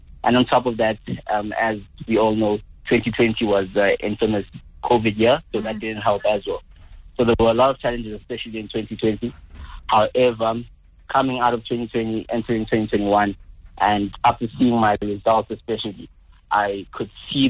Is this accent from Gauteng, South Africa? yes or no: yes; Alexandra, Gauteng, South Africa; So, as you have mentioned, I was born and bred in Alexandra.